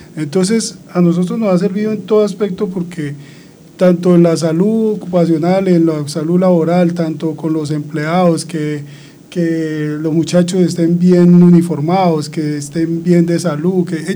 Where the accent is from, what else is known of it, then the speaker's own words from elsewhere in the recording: Ibagué, Tolima, Colombia; now in Villavicencio, Colombia; unas personas que somos del Tolima, yo soy de la ciudad de Ibagué.